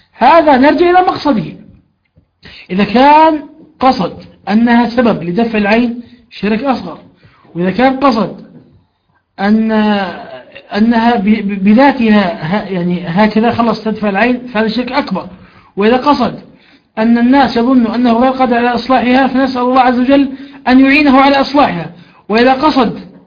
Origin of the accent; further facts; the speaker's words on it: Jordan; وأنا صغير سبحان الله رأيتها في إحدى القرى عندنا في الأردن في قرى عجلون